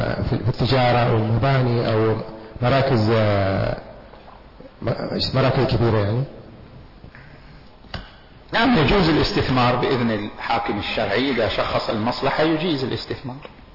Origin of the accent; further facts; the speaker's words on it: Qatif, Eastern Province, Saudi Arabia; الآن إحنا عندنا في القطيف بدأت التجربة